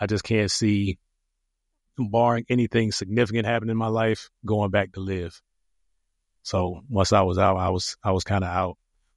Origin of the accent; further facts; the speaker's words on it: Virginia, United States; I'm from Hampton Roads area, and it's changed a lot